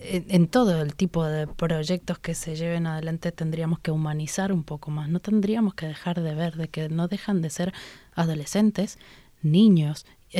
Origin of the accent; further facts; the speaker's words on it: Argentina; Porque a nosotros en Argentina también nos pasaba con incluso migraciones como bolivianas o chilenas cuando venían.